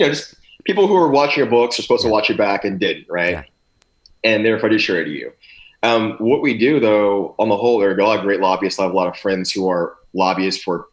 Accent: Austin, Texas, United States; I grew up in South Austin.

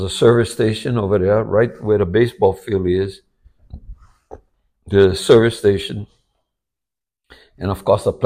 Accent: Haliimaile, Hawaii, United States; was born at Puunene Hospital on Hanson Road in 1951, February 23rd. And I grew up in Haile Mai'li, my pineapple plantation. And it's a really good place to grow up, you know.

